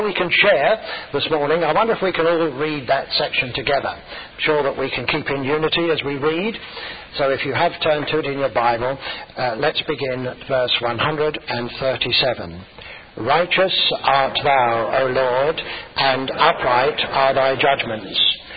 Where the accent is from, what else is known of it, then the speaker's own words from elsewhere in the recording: England, United Kingdom; I don't come from Ulster, but I come from England.